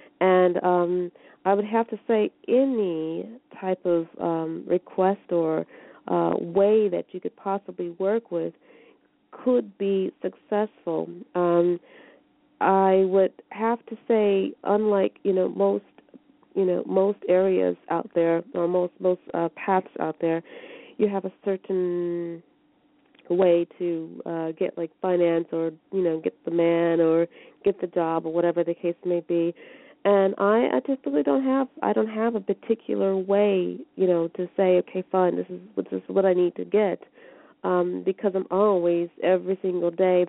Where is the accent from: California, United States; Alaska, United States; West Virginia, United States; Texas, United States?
California, United States; San Francisco; also born or lived in Chicago; I'm actually American. I'm from over there, raised in San Francisco, lived in Chicago for a while at least.